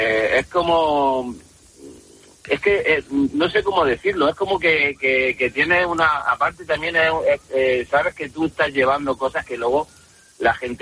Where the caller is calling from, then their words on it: Loja, Andalusia, Spain; Sí, estoy aquí en Loja, en Granada.